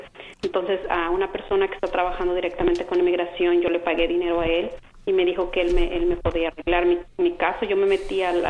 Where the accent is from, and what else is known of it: Mexico